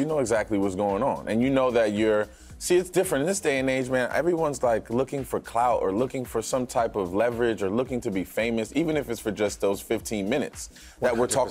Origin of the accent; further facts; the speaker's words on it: New Jersey, United States; I'm from New Jersey.